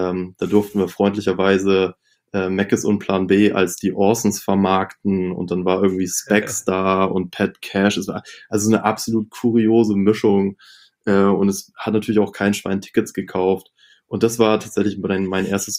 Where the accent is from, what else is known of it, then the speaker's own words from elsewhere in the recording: Itzehoe, Schleswig-Holstein, Germany; born there; Und ich komme ja gebürtig aus Itzehoe